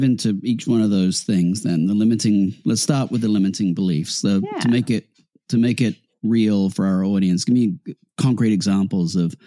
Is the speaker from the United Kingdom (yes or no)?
yes; United Kingdom; I'm British.